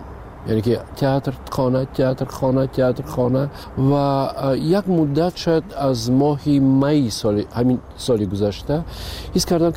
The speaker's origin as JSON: {"language": "Persian", "country": "Tajikistan", "said": "اما اومدن من وطنم خب پیش از همه تاجیکستان وطن است. بله این خانه من است و مادرم اینجاست، فرزندام اینجاست."}